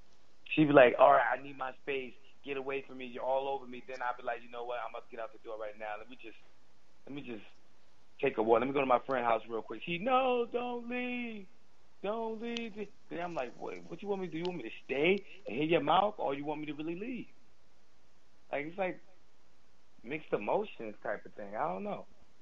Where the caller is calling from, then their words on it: New York City, New York, United States; Calling from New York City, Queens.